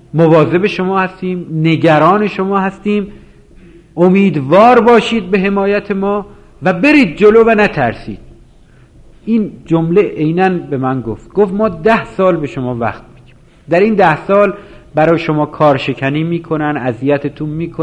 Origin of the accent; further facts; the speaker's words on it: Iran; چند تا زن که فهمیدن ما ایرانی هستیم اومدن به سمت ما